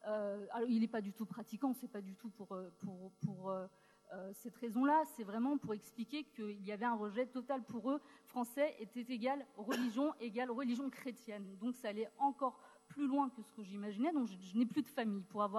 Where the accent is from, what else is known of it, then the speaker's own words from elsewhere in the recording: Strasbourg, Grand Est, France; Nous avons grandi tous les deux dans une cité pauvre de Strasbourg. Lui venait du Neuf, et moi, je venais de Cronenbourg.